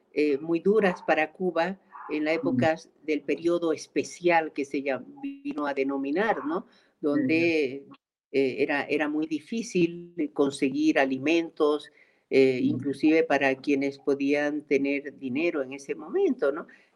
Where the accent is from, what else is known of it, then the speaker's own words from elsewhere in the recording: Bolivia; como boliviana, debo rechazar esto, porque primero está mi país